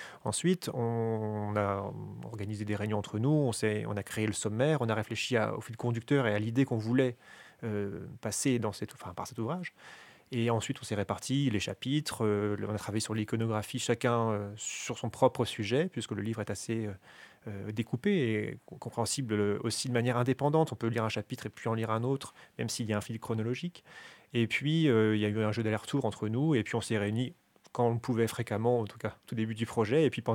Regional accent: Pont-Sainte-Maxence, Hauts-de-France, France; born there; Non, je ne suis pas né à Compiègne, je suis né à Pont-Sainte-Maxence.

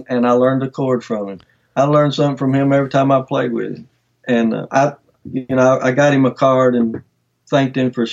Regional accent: Murfreesboro, Tennessee, United States; There was so many good players in my area. I grew up in Murfreesboro.

